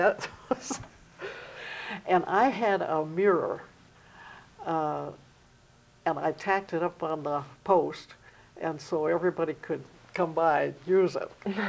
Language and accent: English; Michigan, United States; We're from Michigan.